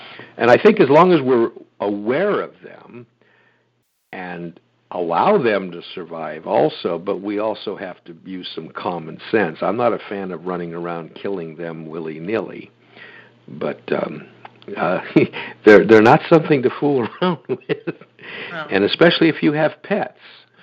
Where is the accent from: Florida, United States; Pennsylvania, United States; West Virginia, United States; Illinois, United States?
Illinois, United States; Chicago; And that's the way I grew up in Chicago.